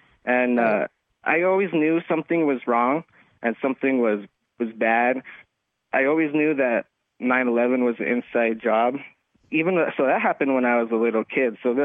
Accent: Branton, Colorado, United States; I grew up in Branton, Colorado, around working-class family, working-class town, nothing too exciting besides the town wrestling tournaments and so on.

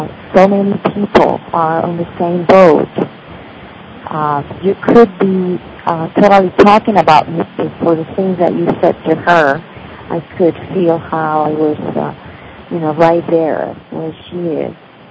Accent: Spain; I'm your friend from Spain.

